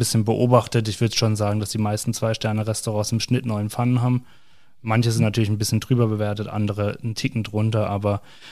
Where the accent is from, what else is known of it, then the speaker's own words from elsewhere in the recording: Ettlingen, Baden-Württemberg, Germany; Also ich habe im Hotel Erbrenz in Ettlingen in meiner Heimatstadt gelernt